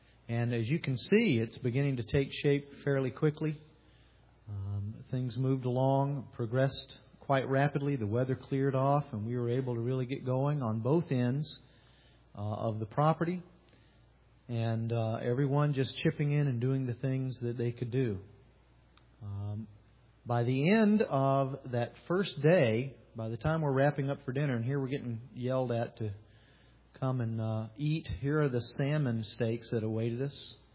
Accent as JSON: {"language": "English", "region": "Virginia", "country": "United States", "said": "here we're from Northern Virginia, and we like the committee view of VDOT."}